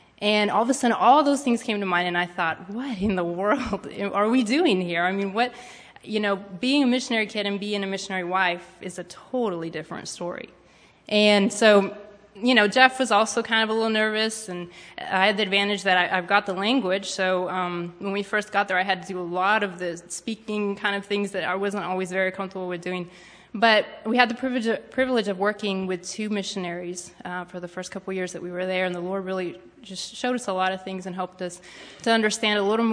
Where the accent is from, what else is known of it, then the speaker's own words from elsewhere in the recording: Spain; all I could think about was all the wonderful things that I had experienced growing up in Spain and all the great things that God had done.